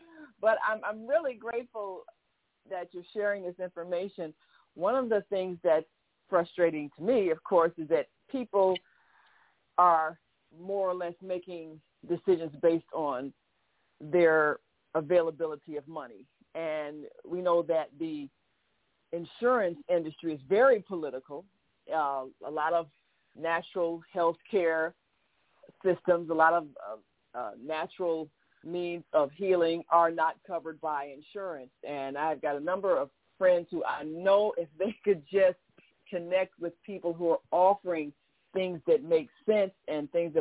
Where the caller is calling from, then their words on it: Chicago, Illinois, United States; from Chicago, and I've got a question for your guest.